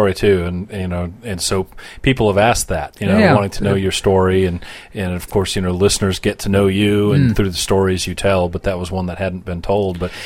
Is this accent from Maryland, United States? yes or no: no; Boston, Massachusetts, United States; So, I grew up in the Boston area, being from Boston originally in the 70s and 80s.